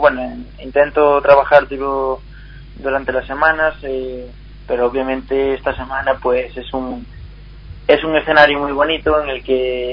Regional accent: Senlles, Galicia, Spain; born there; Yo nací en un pueblo que se llama Senlles.

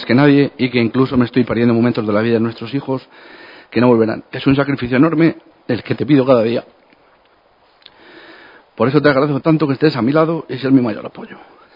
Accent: Guijuelo, Castile and León, Spain; Guijuelo, todo en mi vida gira en torno a mi pueblo, y lo hago gustoso.

